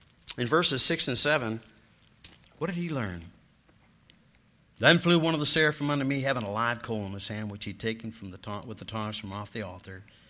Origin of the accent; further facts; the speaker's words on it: Michigan, United States; now in Ireland; because I'm from Michigan and been living in Ireland.